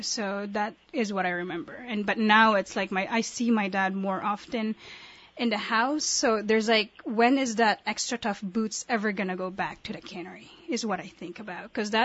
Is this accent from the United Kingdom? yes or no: no; Philippines; now in Kodiak, United States; especially growing up in the Philippines, I remember phone calls like coming from Kodiak to the Philippines